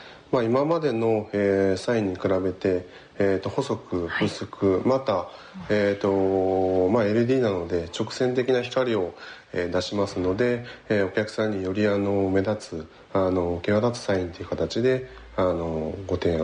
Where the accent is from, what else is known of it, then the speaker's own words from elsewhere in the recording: Niigata, Japan; moved away as an adult; まあ、2年間地元の新潟で働かさせてもらって、その後、カナダ と、ニュージーランドの方に行ってましたね。